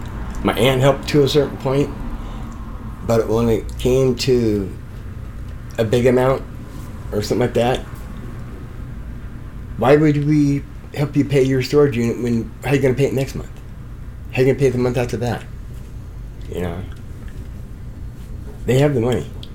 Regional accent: Portland, Oregon, United States; born and raised in Portland, Oregon my whole life.

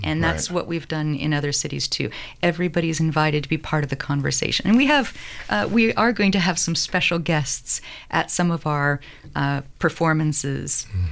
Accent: Oregon, United States; I'm so glad to be working here in Oregon. I am from Oregon, and I was away for a long time.

